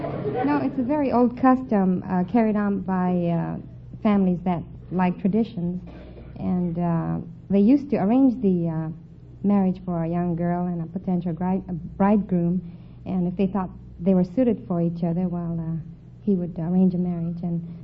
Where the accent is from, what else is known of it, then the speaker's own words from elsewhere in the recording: Los Angeles, California, United States; also born or lived in Sacramento; I was born in Sacramento, and I've lived in Los Angeles.